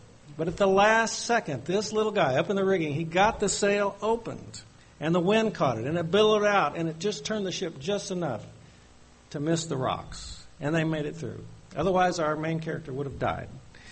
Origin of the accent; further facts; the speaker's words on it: Missouri, United States; See, I come from Missouri, so that was what we were always watching.